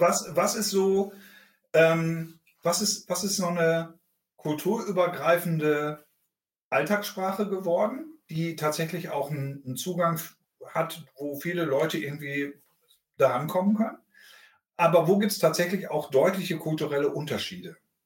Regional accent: Germany; Und dann sind wir Deutsche natürlich sofort dabei

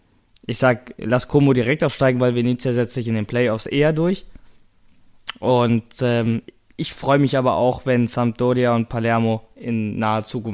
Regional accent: Northern Germany, Germany; Ja, ich komme aus dem Norden. Ich habe hier Flachland. Hier ist gar nichts.

